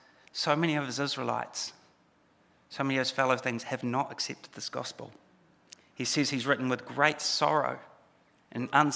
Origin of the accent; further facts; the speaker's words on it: Taranaki, New Zealand; I'm originally from Taranaki. My parents are here today.